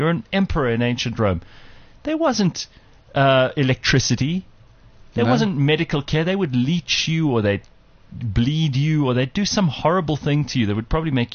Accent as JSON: {"language": "English", "country": "South Africa", "said": "the reason I'm South African is because he was stationed in Durban."}